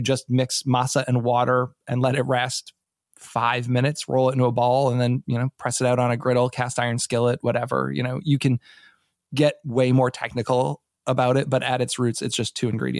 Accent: New England, United States; now in Maryland, United States; And I'm not from here. I'm from New England originally.

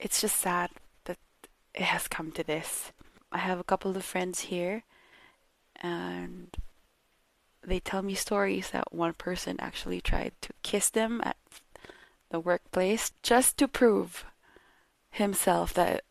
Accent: Philippines; because I'm from the Philippines.

